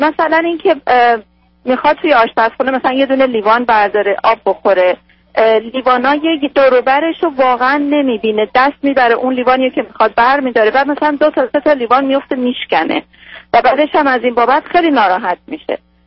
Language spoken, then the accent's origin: Persian; Iran; من خودم شخصا تو خانواده بزرگ شدم که باید و نباید زیاد توش بوده، قید و شرط و اینا زیاد داشتیم در ایران